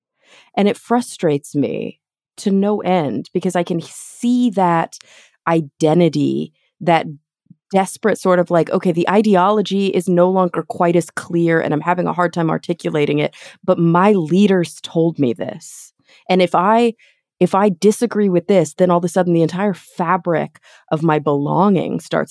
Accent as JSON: {"language": "English", "region": "Texas", "country": "United States", "tie": "born or raised there", "lives_now": "Los Angeles, United States", "said": "I was raised in Texas. I grew up in the, you know, the heart of the Bible Belt in North Texas, to a Mormon father. I left the church quite early."}